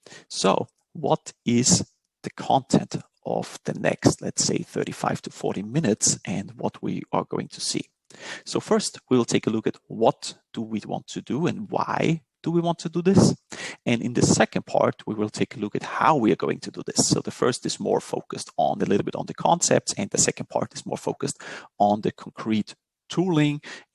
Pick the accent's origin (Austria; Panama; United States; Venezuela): Austria; Linz, Upper Austria; I am from Linz, Austria